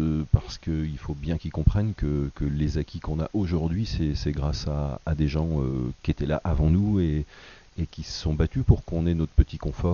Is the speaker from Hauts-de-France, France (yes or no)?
no; Auvergne-Rhône-Alpes, France; Et il y avait une journée donc hier chez nous dans la Drôme